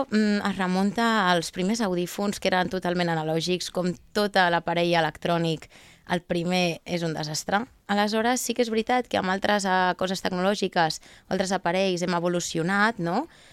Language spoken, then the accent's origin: Catalan; Barcelona, Catalonia, Spain; jo soc de Barcelona, del barri de Gràcia, i a Gràcia hi ha moltes botigues així bohèmies